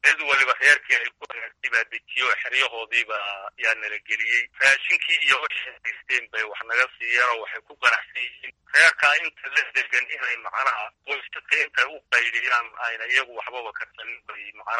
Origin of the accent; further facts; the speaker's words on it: Birqod, Somali Region, Ethiopia; Waxaan ka imid gobolka Jarar, ahaan degmada Birqod.